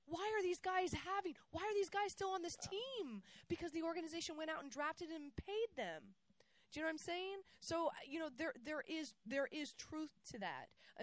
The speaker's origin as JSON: {"language": "English", "region": "New York", "country": "United States", "said": "I know we're from New York"}